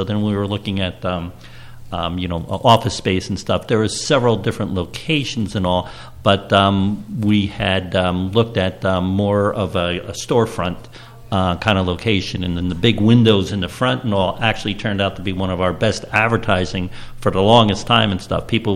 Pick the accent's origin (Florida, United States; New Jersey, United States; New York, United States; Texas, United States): New Jersey, United States; growing up in Hunterdon County with all the farms and the lands and stuff that was out there.